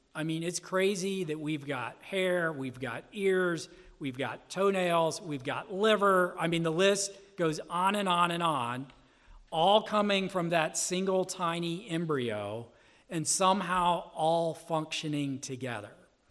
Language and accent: English; Bible Belt, United States; I grew up in the Bible Belt